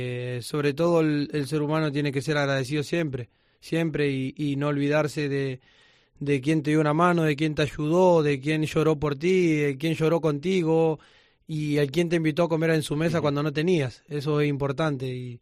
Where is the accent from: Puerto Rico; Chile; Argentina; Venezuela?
Argentina; now in Spain; Obvio que yo siendo argentino quiero ir a mi selección y defender mi patria y morir por mi patria